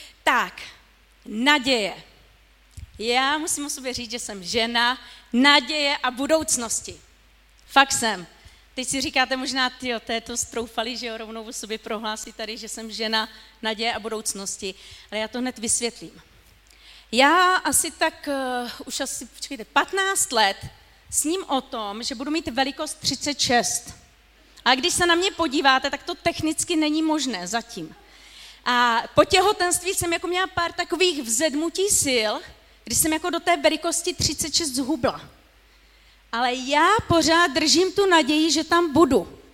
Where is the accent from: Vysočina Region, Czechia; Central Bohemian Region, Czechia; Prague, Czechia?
Vysočina Region, Czechia; Jaroměřice nad Rokytnou; protože já pocházím z Jaroměřic nad Rokytnou.